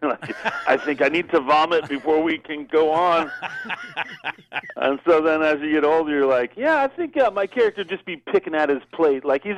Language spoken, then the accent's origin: English; Chicago, Illinois, United States; Well, I'm from the South Side, so that's genetically predisposed towards the White Sox, I'm afraid.